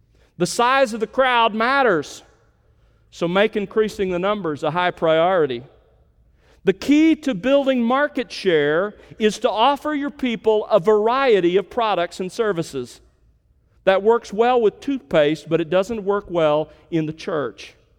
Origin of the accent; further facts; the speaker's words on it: Alabama, United States; When I was growing up in South Alabama, I was the last of 10 kids, part of a large family